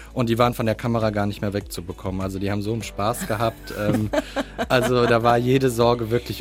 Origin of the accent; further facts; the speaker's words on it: Attendorn, North Rhine-Westphalia, Germany; Ja, also zum Ersten ist das meine alte Heimat. Ich komme aus Attendorn